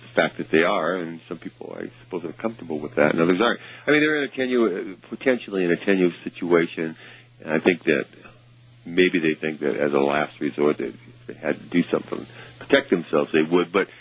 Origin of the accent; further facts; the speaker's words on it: Colorado, United States; now in Arizona, United States; I'm from Colorado, too, and see people actually on the street walking around with exposed weapons.